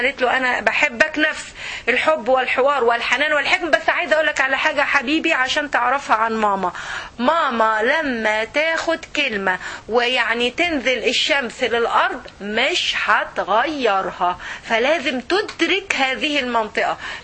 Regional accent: Egypt; زي المثل اللي عندنا في مصر مثلا

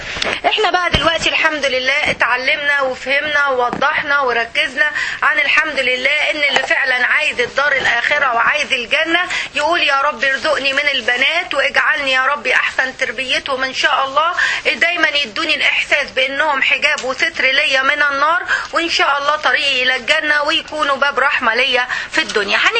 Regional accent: Egypt; كويس، انت دلوقتي عندنا يعني دي امثلة عندنا في مصر

